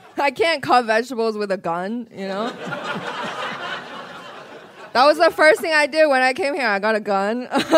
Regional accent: Canada; now in United States; I'm from Canada.

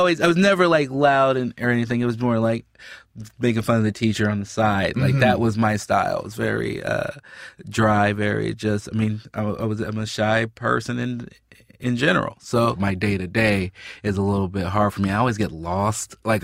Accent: Chicago, Illinois, United States; I grew up in Chicago.

